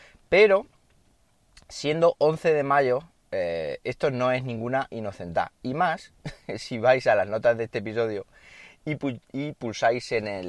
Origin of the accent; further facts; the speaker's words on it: Siles, Andalusia, Spain; ahí en Siles, Jaén, que es mi pueblo, sí que se decía.